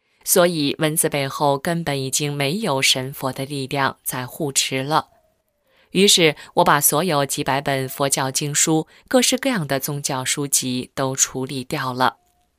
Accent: Taiwan; born there; 感谢上天让我今生生为中国人，在自由的台湾出生。

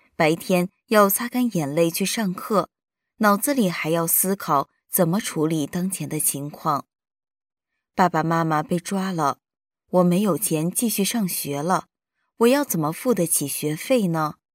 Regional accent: China; 我在中国大陆出生长大，在北京得法。

